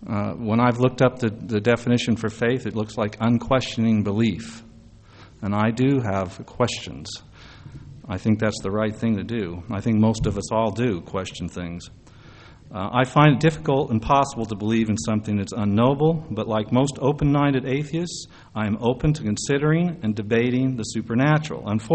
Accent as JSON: {"language": "English", "region": "Utah", "country": "United States", "tie": "born or raised there", "said": "I was born and raised in Utah."}